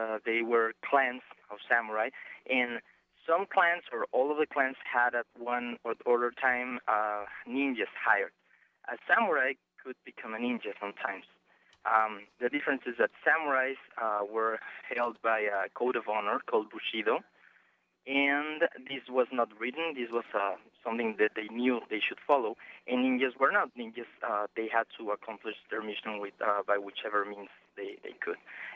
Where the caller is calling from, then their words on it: Grand Prairie, Texas, United States; I'm calling from Grand Prairie.